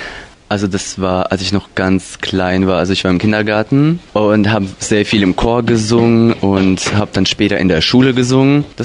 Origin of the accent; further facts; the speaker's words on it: Rubtsovsk, Altai Krai, Russia; German is a second language; Ich komme aus Rubzowsk und ich gehe in die 9. Klasse, Schule Nummer 1.